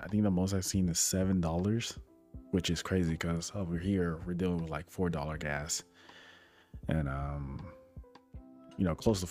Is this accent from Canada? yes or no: no; Austin, Texas, United States; being that like I'm from Texas, Austin, Texas